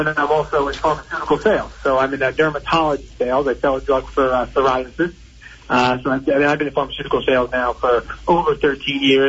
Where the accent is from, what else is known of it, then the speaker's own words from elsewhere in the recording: Cedar Knolls, New Jersey, United States; also born or lived in Morris Plains; now in Morristown, United States; Yeah, so I grew up in Cedar Knolls, one town over. I went to Whippany Park High School. And then I lived in Morris Plains for many years.